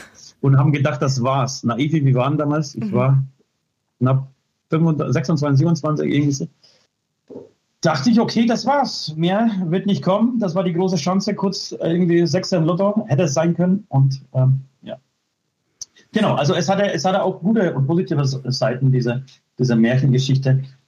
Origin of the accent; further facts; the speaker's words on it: Poland; ich komme aus Polen, also bin ich der Ost.